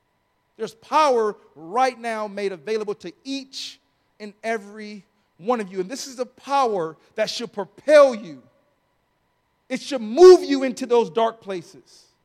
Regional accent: Los Angeles, California, United States; Okay, now listen, I'm from South Central, you guys. I know the deal when gunshots pop up, okay?

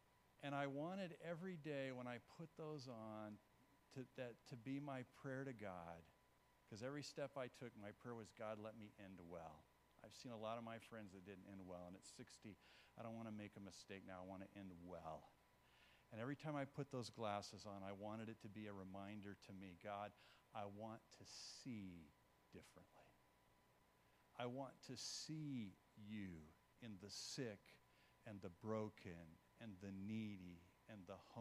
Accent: California, United States; And I'm from California, so I wear sunglasses when it's cloudy.

